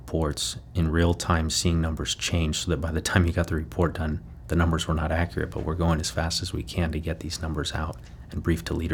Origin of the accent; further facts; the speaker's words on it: Yuma, Arizona, United States; Well, as a lifelong border town resident, born and raised in Yuma, Arizona